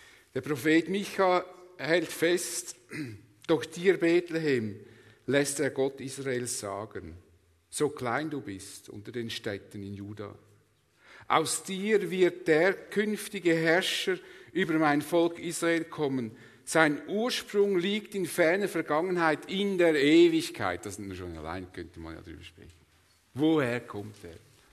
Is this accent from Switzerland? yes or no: yes; Switzerland; So würden wir ja als Schweizer denken, mit unserem Hintergrund vom Bürgerrecht und so.